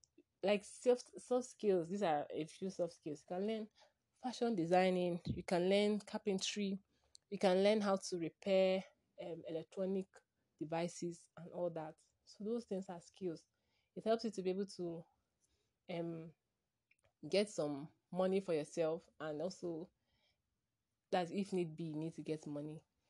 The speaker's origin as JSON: {"language": "English", "town": "Port Harcourt", "region": "Rivers", "country": "Nigeria", "tie": "born or raised there", "said": "where I grew up in Port Harcourt, River State, Nigeria."}